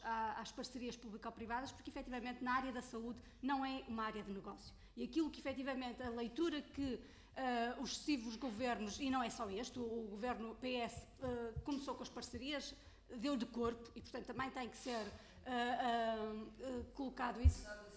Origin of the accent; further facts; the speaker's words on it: Braga, Portugal; Eu venho de um distrito em que tem uma parceria público-privada na área da saúde, eu sou de Braga